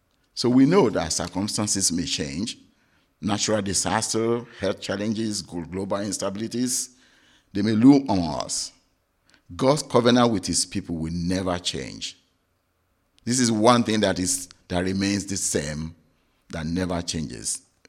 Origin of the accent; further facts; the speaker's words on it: Nigeria; moved away as an adult; now in United States; when I was transitioning from Nigeria to come to America to stay, it was a very trying time for me as well.